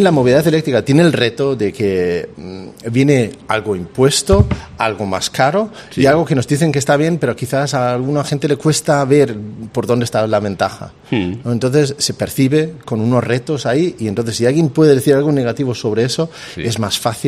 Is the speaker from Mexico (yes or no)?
no; Denmark; Spanish is a second language; no soy exactamente de Cáceres, soy de Dinamarca.